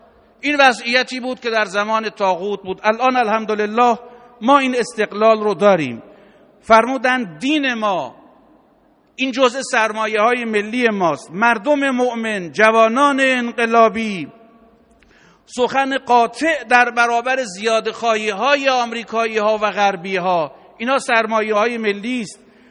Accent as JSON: {"language": "Persian", "country": "Iran", "said": "به بنده به عنوان یک ایرانی میگفت"}